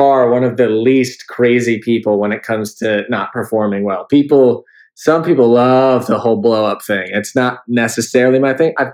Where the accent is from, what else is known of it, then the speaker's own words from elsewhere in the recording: San Diego, California, United States; I grew up in San Diego, so I was a huge Padres fan.